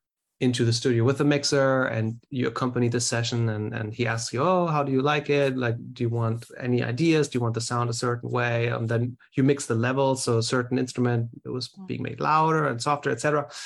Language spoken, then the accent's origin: English; Germany; or at least I'm from Germany originally